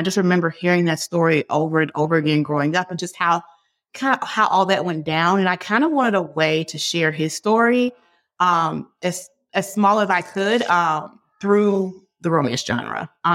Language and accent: English; Hampton, Virginia, United States; We grew up together in Hampton, Virginia, but his family's from Ghana.